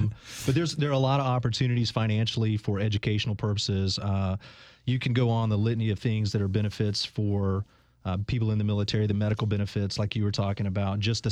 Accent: Pensacola, Florida, United States; I grew up over in the Pensacola area. The Navy's got a pretty big presence over there.

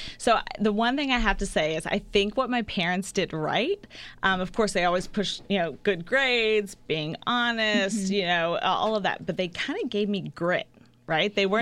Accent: Florida, United States; So growing up in Florida, I became a lifeguard.

